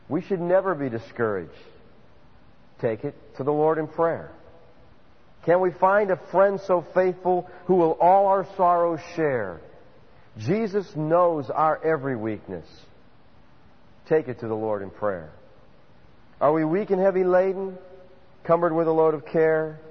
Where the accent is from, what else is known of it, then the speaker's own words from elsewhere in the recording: Erie, Pennsylvania, United States; I thought that was interesting because I grew up in Erie, Pennsylvania.